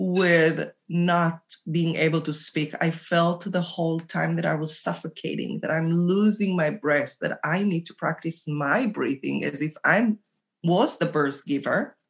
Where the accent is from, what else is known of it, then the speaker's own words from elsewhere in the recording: Israel; accent: Israeli; English is a second language; My funny accent is Israeli.